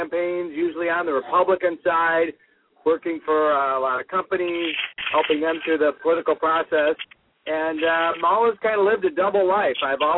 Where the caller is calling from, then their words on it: Laguna Beach, California, United States; Well, yes … I'm calling you from Orange County, California. I live in Laguna Beach, and I have been a longtime politico.